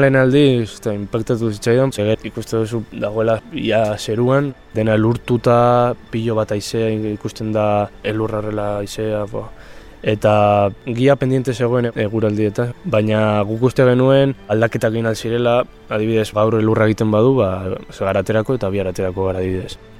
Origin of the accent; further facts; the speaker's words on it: Vitoria-Gasteiz, Basque Country, Spain; born there; 20 urte ditut, Gasteizen jaio naiz